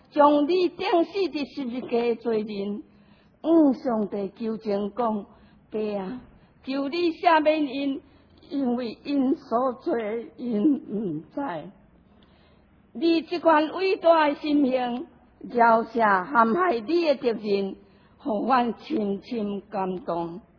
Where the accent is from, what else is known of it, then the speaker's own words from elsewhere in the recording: Taiwan; 在这个无公义的环境，我台湾人心真正沉重。